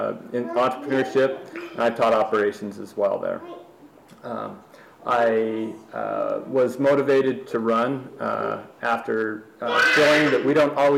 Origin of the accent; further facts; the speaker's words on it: Burley, Idaho, United States; also born or lived in Logan; now in Utah, United States; I grew up in, I was born in Burley. I was born in Logan in the district, grew up in Burley in southern Idaho, and went to undergrad at BYU.